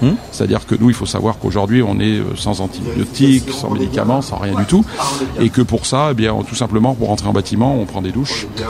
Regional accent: Barbezieux, Nouvelle-Aquitaine, France; Après, nous, on est Charentais. Moi, je suis né en Charente. Je n'ai pas bougé de Barbezieux.

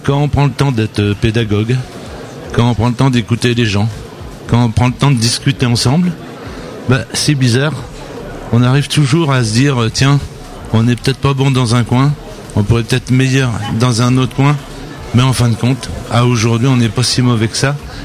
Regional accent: Nouvelle-Aquitaine, France; born there; je défends la Charente, et je défendrai toujours la Charente parce que je suis né en Charente et je vis en Charente.

